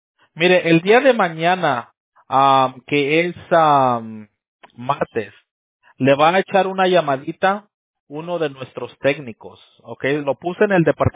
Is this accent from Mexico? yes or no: yes; Campeche, Mexico; Ah, yo soy de México, ahí de Campeche, ahí me queda usted de vecino.